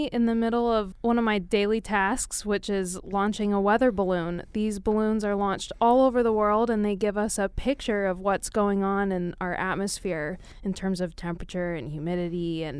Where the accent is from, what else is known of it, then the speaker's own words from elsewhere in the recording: Missoula, Montana, United States; born there; I was born on the Clark Fork River in Missoula, Montana, a place where indigenous people have come for centuries to harvest salmon.